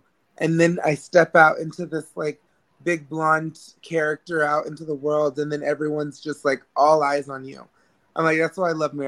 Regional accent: Arkansas, United States; Most like, but I'm from Arkansas, so.

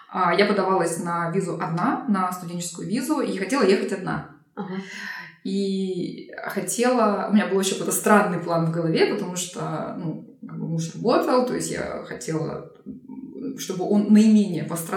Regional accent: Russia; я из России, ковид, все вместе, я с детьми, там, мне, ну, под 30.

